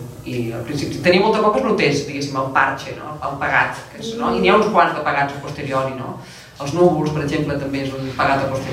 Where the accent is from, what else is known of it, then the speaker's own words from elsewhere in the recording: Barcelona, Catalonia, Spain; moved away; jo soc una persona de ciutat que he anat a viure al bosc. I fa 15 anys que vaig marxar de Barcelona, o 15 o 17, no sé, molts anys, no?